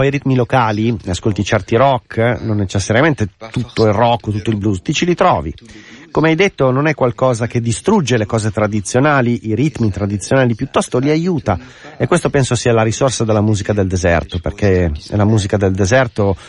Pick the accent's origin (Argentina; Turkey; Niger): Niger; Agadez; Io vengo da Agadez